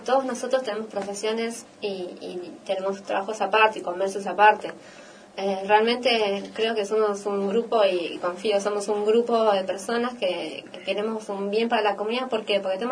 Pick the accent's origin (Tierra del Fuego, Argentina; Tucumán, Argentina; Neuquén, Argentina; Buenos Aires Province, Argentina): Buenos Aires Province, Argentina; Pinamar; ir de Pinamar, de mi familia, de mi entorno.